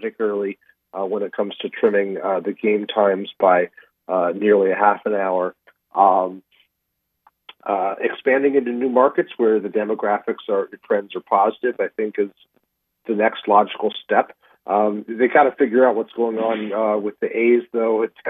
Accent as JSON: {"language": "English", "town": "Salt Lake City", "region": "Utah", "country": "United States", "said": "I'm from Salt Lake originally, and anytime that's in the news baseball-wise, it kind of perks my interest."}